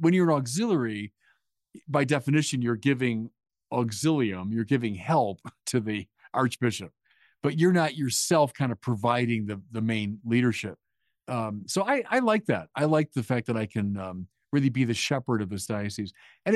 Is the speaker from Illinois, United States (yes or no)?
yes; Chicago, Illinois, United States; I'm from Chicago originally. So coming here was, you know, like coming home. I was back to the Midwest.